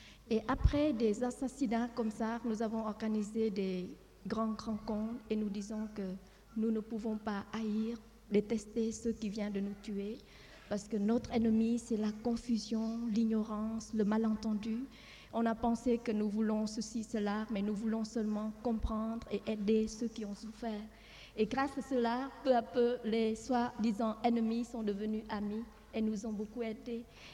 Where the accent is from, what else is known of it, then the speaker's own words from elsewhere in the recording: Vietnam; moved away; En fait, j'ai quitté le Vietnam depuis 68, mais je n'ai jamais quitté une minute. Mes mains ont atteint le Vietnam chaque moment